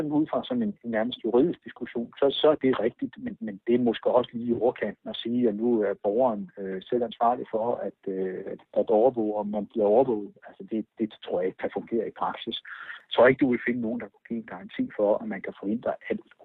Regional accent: Germany; Danish is a second language; Men jeg vil da som tysker også sige, at det er da noget mærkeligt noget.

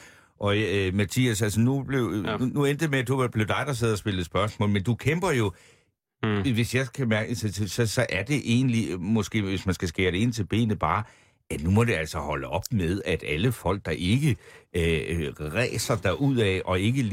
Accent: Capital Region of Denmark, Denmark; Fordi jeg er jo bornholmer.

